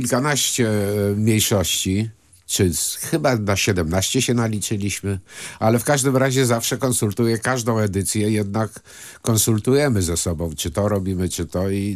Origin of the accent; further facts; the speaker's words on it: Greece; now in Poland; Ja jestem Grekiem. Jestem obywatelem polskim, ale jestem Grekiem.